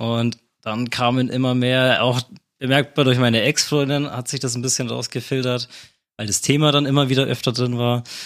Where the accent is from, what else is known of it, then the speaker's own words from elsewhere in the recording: Eggersdorf, Bavaria, Germany; Ich bin 25 Jahre alt, ich komme aus Eggersdorf, das ist bei Bayreuth